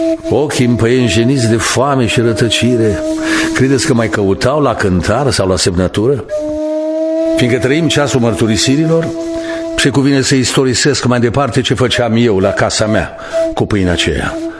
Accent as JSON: {"language": "Romanian", "town": "Unțești", "region": "Ungheni District", "country": "Moldova", "tie": "born or raised there", "said": "un copil al foametei, ca și cei care au mărturisit până acum, aveam 18 ani și eram învățător în satul meu natal, Unțești, raionul Ungheni."}